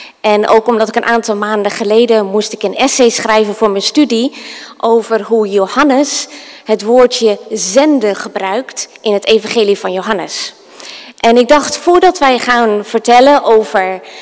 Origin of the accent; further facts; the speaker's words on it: Heerde, Gelderland, Netherlands; moved away as an adult; also born or lived in England; Ik ben opgegroeid in Heerde. Niet al te ver hier vandaan. 20 minuutjes of zo. En toen zijn we naar Engeland verhuisd. En daar hebben we een aantal jaar gewoond. Daar hebben we Tirza gekregen. En toen zij 8 maanden oud was, zijn wij verhuisd naar Cambodja.